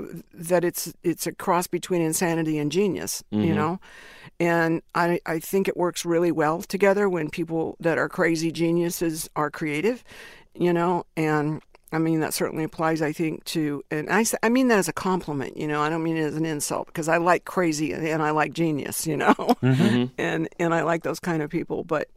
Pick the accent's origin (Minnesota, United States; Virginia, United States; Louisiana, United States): Louisiana, United States; New Orleans; born there; Actually, I was born in New Orleans, and my father owned a carnival, and my mom was the ticket taker, and we traveled all through the South.